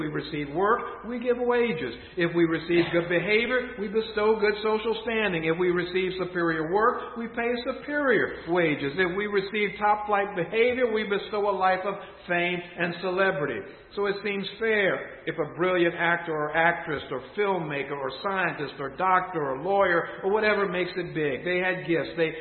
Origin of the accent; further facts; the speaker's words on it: Smithfield, Virginia, United States; born there; By God's grace, I was born in Smithfield, Virginia, in the United States of America in the second half of the 20th century.